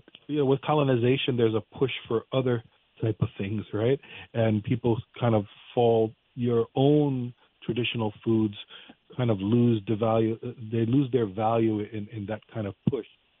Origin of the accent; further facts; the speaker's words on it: New York, United States; born there; My family comes from the island. Both my parents were born on the island. They came here. I was born here in New York, but fortunately, I was brought back and forth quite regularly